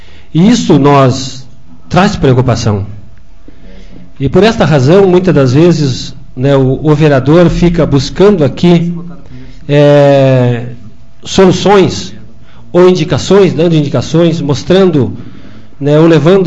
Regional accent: Várzea do Agudo, Brazil; Várzea do Agudo é minha terra natal, né?

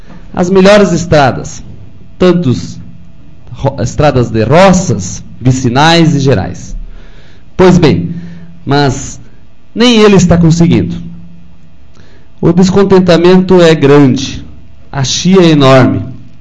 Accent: Rincão Despraiado, Rio Grande do Sul, Brazil; representando a cidade, o Vila Caiçara, quem sabe o Rincão Despraiado também, a minha terra natal

